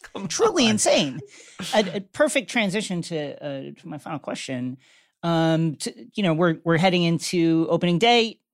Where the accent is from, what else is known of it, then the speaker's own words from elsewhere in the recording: New York, United States; now in Los Angeles, United States; listen, I'm a New Yorker that lives in LA.